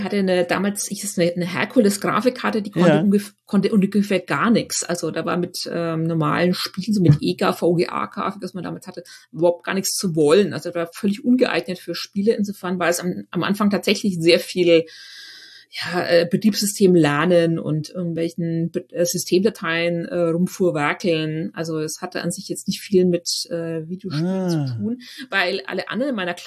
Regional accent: Schwabach, Bavaria, Germany; tatsächlich bin ich in einem kleinen Dorf aufgewachsen in der Nähe von Schwabach, also nicht direkt in der Stadt, sondern tatsächlich mitten auf dem Land in der Provinz, quasi auf dem so halb auf dem Bauernhof meiner Großeltern.

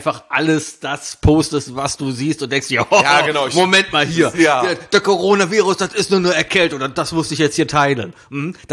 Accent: Cologne, North Rhine-Westphalia, Germany; als Kölner hast du Karnevalssitzungen im Fernsehen gesehen.

